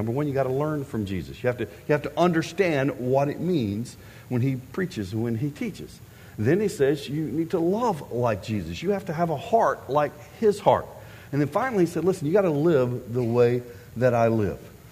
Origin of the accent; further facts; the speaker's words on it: Florida, United States; When I was a kid growing up in Florida, the little neighborhood that I lived in was on the edge of town.